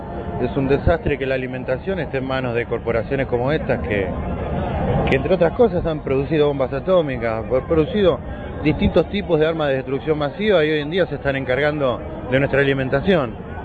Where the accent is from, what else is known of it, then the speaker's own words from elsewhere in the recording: Argentina; porque, bueno, somos argentinos